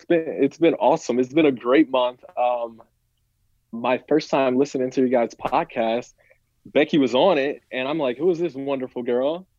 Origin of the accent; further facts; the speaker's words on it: Flint, Michigan, United States; So I'm 29 years old. I'm from Michigan. I was born in Flint